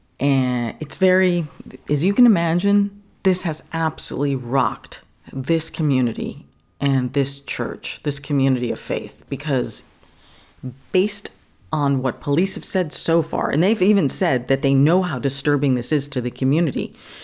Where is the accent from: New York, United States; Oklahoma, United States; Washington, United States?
New York, United States; This one is of the few things I know growing up in New York, Ronkonkoma Station.